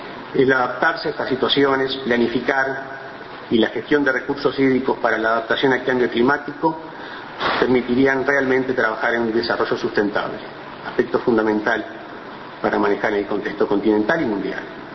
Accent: Uruguay

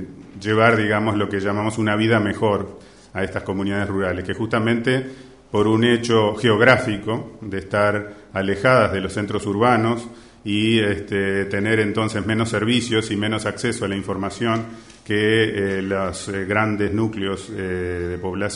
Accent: Uruguay; como uruguayo

